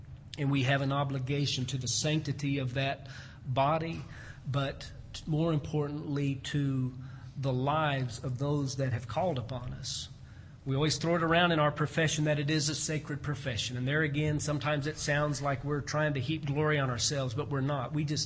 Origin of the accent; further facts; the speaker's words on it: Colorado, United States; the old fella that I started working for years ago back in my hometown in Colorado told me.